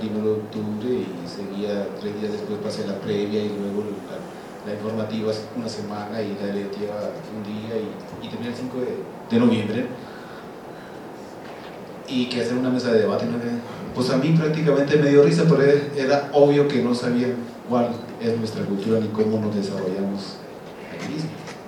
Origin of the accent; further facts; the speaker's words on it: Mexico; Recuerdo claramente cuando llegaron a mi pueblo, allá a Loma de Barco